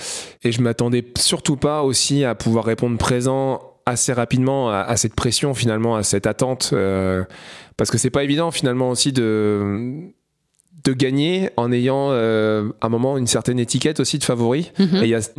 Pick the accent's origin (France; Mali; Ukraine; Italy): France; en tant que Français, représenter mon pays